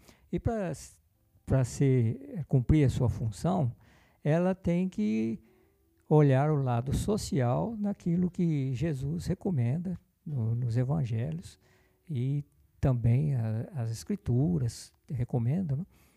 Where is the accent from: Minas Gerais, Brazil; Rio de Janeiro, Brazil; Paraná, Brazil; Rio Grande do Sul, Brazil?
Minas Gerais, Brazil; Viçosa; eu sou daqui de Viçosa, né? Moro aqui no bairro Ramos, Viçosa, Minas Gerais, né?